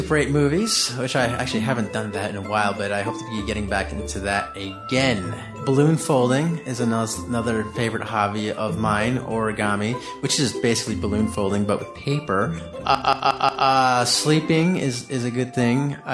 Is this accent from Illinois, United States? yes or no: yes; Blue Island, Illinois, United States; now in Brooklyn, United States; as you know, and I am from Chicago, Illinois. Blue Island, Illinois, to be exact. And I live in the Borough Park section of Brooklyn.